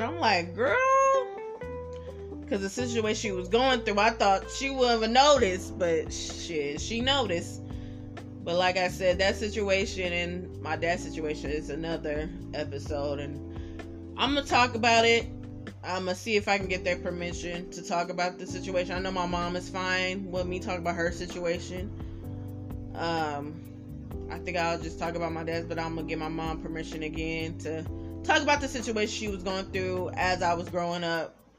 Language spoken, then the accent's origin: English; Oakland, California, United States; also born or lived in Richmond; I was born in Oakland, Kaiser, 1987, July the 7th at 11 a.m., so when I say I'm from Oakland, I'm really from Oakland. I was born out there and raised a little bit in Oakland. Then we moved to Richmond